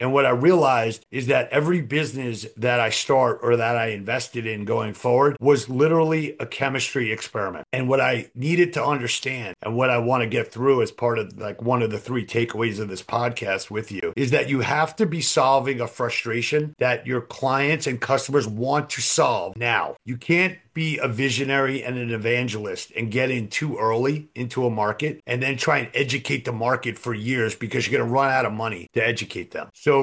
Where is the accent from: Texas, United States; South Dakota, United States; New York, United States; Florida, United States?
New York, United States; I'm from New York and I try to speak slower than I used to.